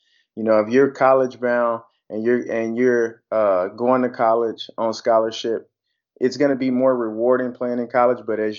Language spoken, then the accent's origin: English; Stillwater, United States; I grew up in Stillwater, so it's a one high school town.